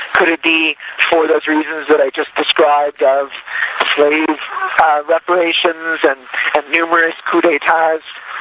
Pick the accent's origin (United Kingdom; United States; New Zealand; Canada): Canada; as a Canadian